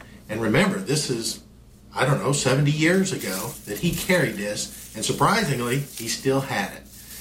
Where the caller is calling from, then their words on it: Atlanta, Georgia, United States; I'm calling you from Atlanta, Georgia.